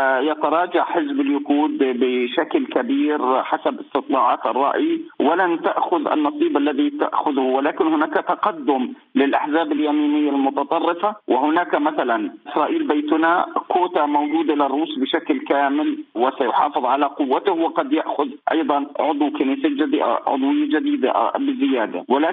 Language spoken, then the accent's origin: Arabic; Palestine; ونحن كفلسطينيين نرى